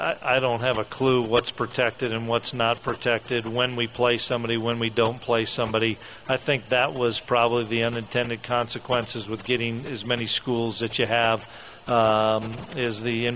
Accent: Waterloo, Iowa, United States; I grew up in Waterloo, Iowa, and I was a Northern Iowa fan, and that's where I played, was at the University of Northern Iowa.

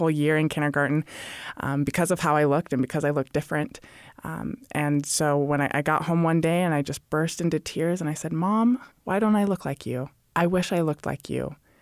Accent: Utah, United States; also born or lived in Hawaii / Arizona; I was born in Utah. We lived in Hawaii for a while. Then we moved to Arizona before moving back to Utah. And again, that's where I went to high school.

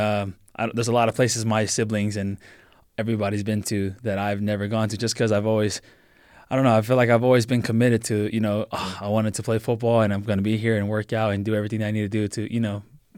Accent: Long Beach, California, United States; also born or lived in Compton; Yeah, so I grew up mainly in the Compton, Long Beach area. Okay. So I think we moved out of Compton when I was like 11, 12 years old, and then the rest of the time I was in Long Beach.

